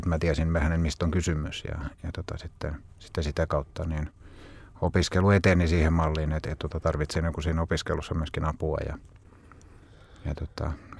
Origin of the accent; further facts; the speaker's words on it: Turku, Southwest Finland, Finland; olen Turusta. On meidän perheen ainoa henkilö, joka puhuu Turun murretta. Vanhemmat on eteläpohjalaisia ja vielä veljenikin on syntynyt Vaasassa.